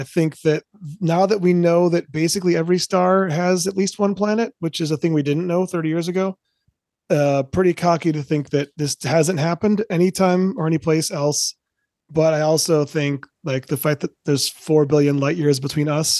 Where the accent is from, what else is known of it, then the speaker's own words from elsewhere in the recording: Ann Arbor, Michigan, United States; also born or lived in Portland; Michigan originally. I moved to Portland. I spent the better part of my 20s in Portland, but I grew up in Ann Arbor, Michigan.